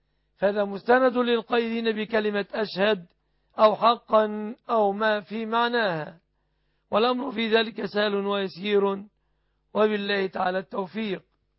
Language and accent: Arabic; Egypt; بلادنا مصر